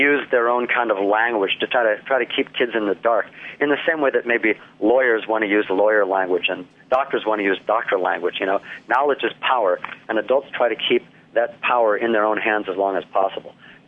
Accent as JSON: {"language": "English", "town": "Okemos", "region": "Michigan", "country": "United States", "tie": "born or raised there", "said": "I'm an Okemos native. I was actually born in Sparrow Hospital in Lansing, and I grew up in Okemos, went to Central School right down to the end of my street, and then Okemos Junior High, which then became Kinawa Middle School, and then Okemos High"}